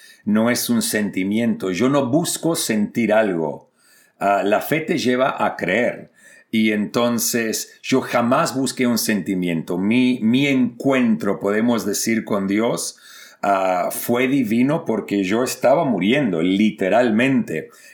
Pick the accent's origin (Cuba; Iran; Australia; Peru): Australia; Sydney, New South Wales; Mis padres emigraron desde Buenos Aires, Argentina, a Sydney en el 74. Así que yo soy australiano de nacimiento y crecí en Australia